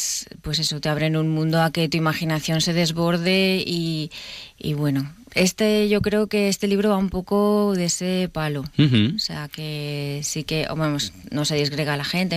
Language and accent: Spanish; Valencia, Valencian Community, Spain; yo soy de Valencia y vivía en Valencia y justamente pasaba en mi barrio.